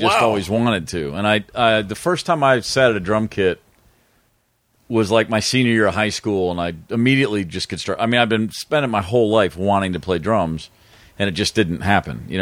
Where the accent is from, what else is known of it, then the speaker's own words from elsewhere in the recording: Hopkinsville, Kentucky, United States; moved away as an adult; also born or lived in Atlanta; From Kentucky. It was a town called Hopkinsville.